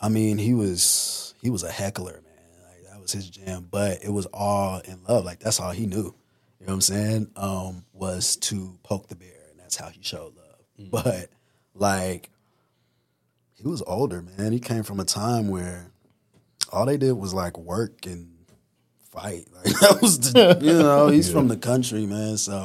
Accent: Fayetteville, North Carolina, United States; My thing is, every album is about, I'm from Fayetteville.

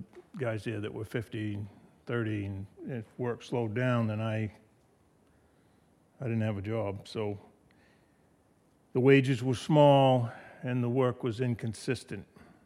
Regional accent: Wilton, Maine, United States; also born or lived in Rangeley; I was born in Rangeley. I grew up in Wilton, went through the Farmington school system, never came to Madison until 78.

